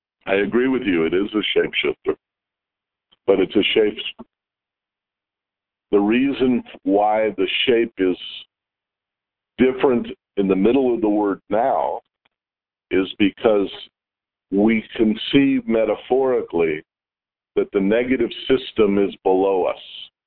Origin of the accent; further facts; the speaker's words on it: United States; It's because I was raised in America.